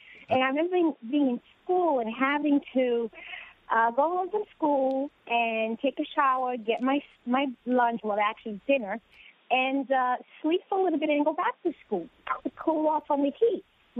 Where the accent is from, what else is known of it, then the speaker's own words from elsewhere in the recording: Haiti; now in Brooklyn, United States; I'm from Haiti